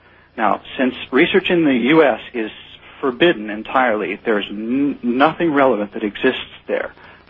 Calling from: Amsterdam, North Holland, Netherlands; again from Amsterdam.

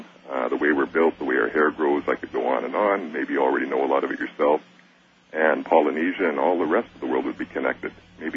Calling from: British Columbia, Canada; Sitting on a very small island way out on the west coast of Canada.

